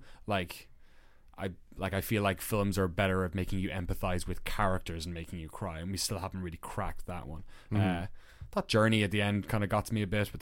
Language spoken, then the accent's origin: English; Ireland; I'm from the Republic of Ireland, which is not part of the United Kingdom.